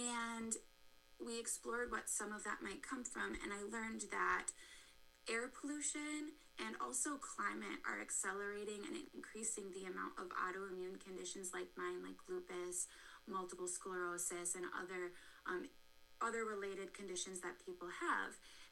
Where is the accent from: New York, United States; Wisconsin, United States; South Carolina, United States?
Wisconsin, United States; Mount Horeb; So I grew up in Mount Horeb, Wisconsin, but actually a bit outside of Mount Horeb in a rural area about 15 minutes from everything else in the middle of cornfields.